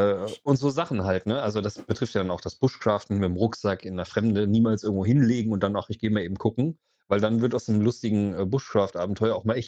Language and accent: German; Germany; mir geht das wahrscheinlich so wie den allermeisten Deutschen. Aufgrund unserer Geschichte sind wir ja in der Erziehung etwas gewaltgehemmt groß geworden